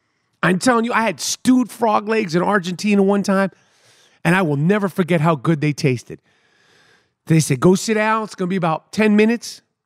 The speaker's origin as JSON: {"language": "English", "town": "New York City", "region": "New York", "country": "United States", "tie": "born or raised there", "said": "Growing up in New York City, they probably still have it."}